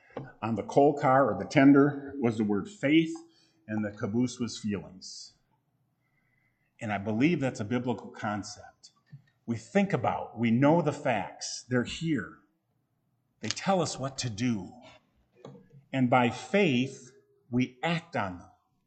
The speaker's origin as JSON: {"language": "English", "region": "Michigan", "country": "United States", "tie": "born or raised there", "said": "I went to school in Michigan. I grew up in Michigan."}